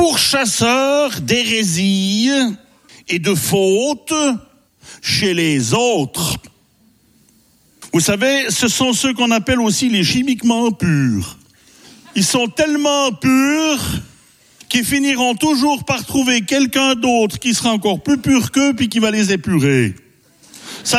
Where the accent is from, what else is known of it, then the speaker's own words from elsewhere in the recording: Switzerland; je suis suisse hein, quand même, on est toujours un peu prudent quand même.